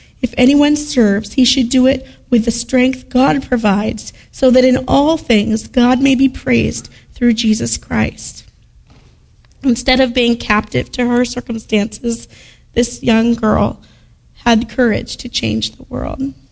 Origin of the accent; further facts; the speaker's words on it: Pakistan; born there; she was born in the same country that both my dad, your pastor, and I was born in Pakistan